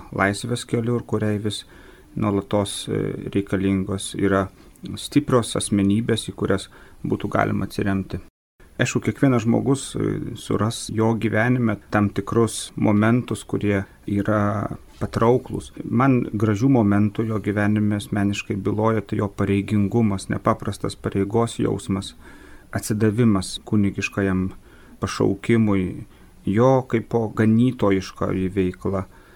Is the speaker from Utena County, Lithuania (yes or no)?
yes; Molėtai, Utena County, Lithuania; aš augau Molėtuose